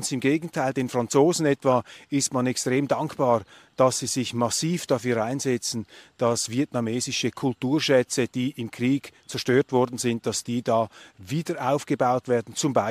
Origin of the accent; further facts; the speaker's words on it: Switzerland; Und als Europäer, als Schweizer, beschleicht einen hier immer das Gefühl, dass unsere Welt da schwächelt